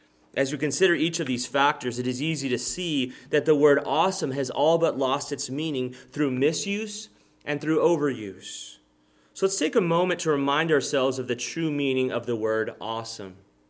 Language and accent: English; Texas, United States; it reminded me of one of my favorite words from growing up in South Texas, carne guisada.